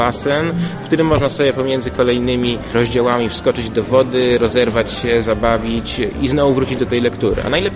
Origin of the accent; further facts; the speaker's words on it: Lublin, Lublin Voivodeship, Poland; To jest kwintesencja tego, że ja jestem z Lublina, od wielu pokoleń z Lublinem jestem związany